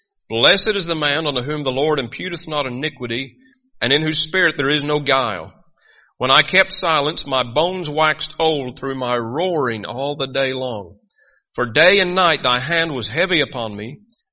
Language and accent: English; Northern Ireland, United Kingdom; Northern Ireland, I am the bottom end of a lot of jokes because of my accent.